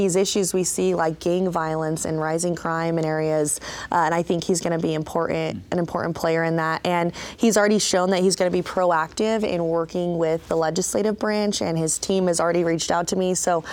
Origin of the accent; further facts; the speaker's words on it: Harriman, United States; My hometown of Harriman, where I grew up